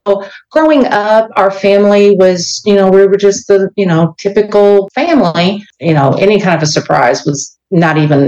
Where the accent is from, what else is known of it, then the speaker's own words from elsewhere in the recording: Kentucky, United States; because I knew my family, we grew up in Kentucky.